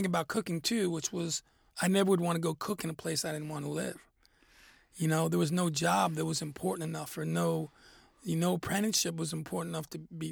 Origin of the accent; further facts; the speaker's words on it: New York, United States; even growing up in New York